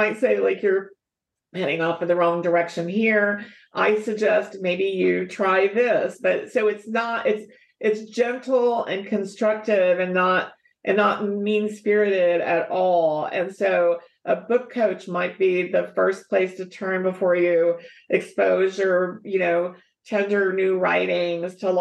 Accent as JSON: {"language": "English", "region": "West Virginia", "country": "United States", "moved": "yes", "lives_now": "California, United States", "said": "I'm originally from West Virginia. A lot of people think my accent is Texas or something, but I'm a West Virginian who moved to California."}